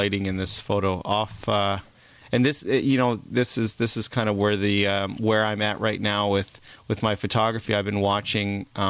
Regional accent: Vancouver, British Columbia, Canada; And my hometown, I don't know if you noticed this, but I am wearing a Canucks golf shirt there.

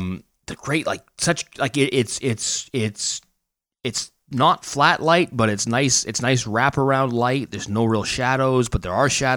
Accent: Canada; I'm still Canadian.

